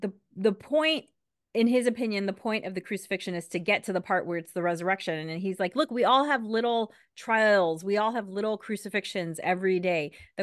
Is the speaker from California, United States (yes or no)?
yes; Los Angeles, California, United States; Growing up in Los Angeles, my church sort of had two personalities because they also hosted Spanish language masses.